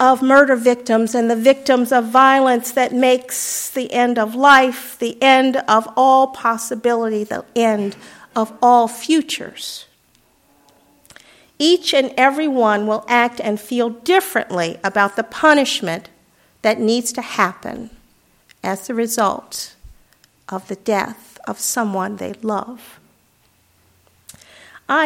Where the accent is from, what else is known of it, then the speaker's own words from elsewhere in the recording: Detroit, Michigan, United States; I grew up in Detroit, Michigan, in a neighborhood that became increasingly violent as the economy deteriorated and the drug and gang culture took over.